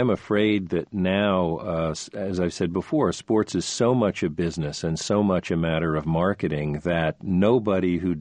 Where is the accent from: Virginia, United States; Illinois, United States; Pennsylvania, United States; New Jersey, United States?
New Jersey, United States; I grew up in New Jersey, and I grew up in a culture where not only at home but in prep school and college where that was what boys and young men did.